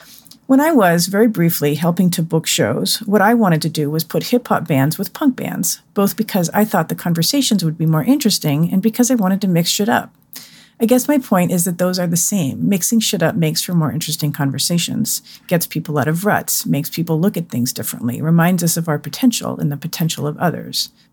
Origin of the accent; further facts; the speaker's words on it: California, United States; But I'm from California. Feels like home to me.